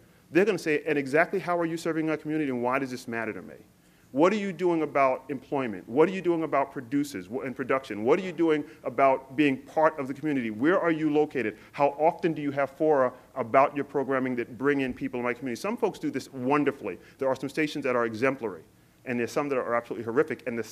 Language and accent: English; Queens, New York, United States; I've been in the projects in Brooklyn. I grew up in Queens in a low-income, working-class community.